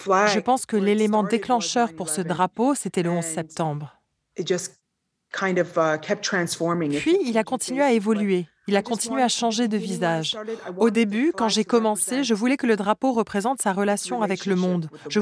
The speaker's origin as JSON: {"language": "French", "region": "New York", "country": "United States", "tie": "born or raised there", "also_born_or_lived": "Iran", "said": "Je vis à New York, mais je suis née en Iran. Avec ma famille, on a quitté l'Iran quand j'avais 4 ans pour s'installer à New York où j'ai vécu toute ma vie."}